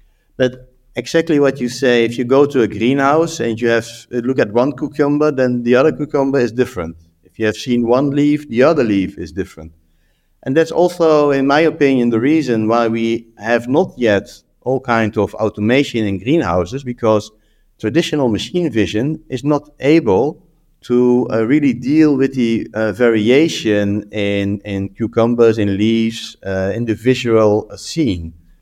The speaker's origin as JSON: {"language": "English", "country": "Netherlands", "second_language": "English", "said": "I'm from the Netherlands"}